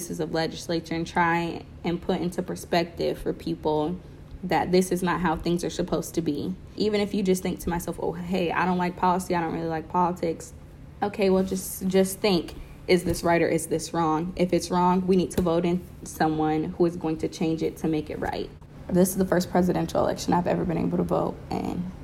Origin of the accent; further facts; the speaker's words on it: Indianapolis, Indiana, United States; born or raised there; also born or lived in Georgia, United States